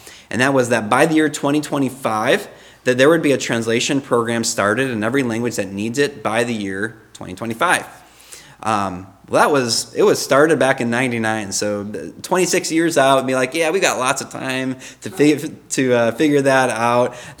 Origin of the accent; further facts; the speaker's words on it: Boyne City, Michigan, United States; So I grew up in Boyne City.